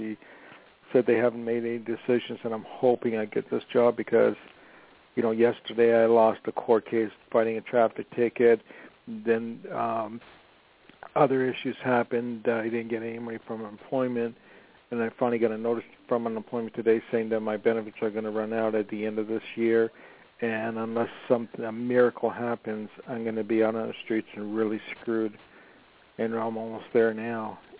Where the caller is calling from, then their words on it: Los Angeles, California, United States; I'm calling from Los Angeles.